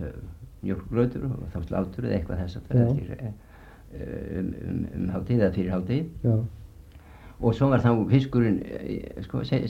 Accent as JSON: {"language": "Icelandic", "region": "Western Region", "country": "Iceland", "tie": "born or raised there", "said": "þá var á þeim árum sem ég var krakki og alast upp í Borgarfirði, þá var þar mikil fátækt"}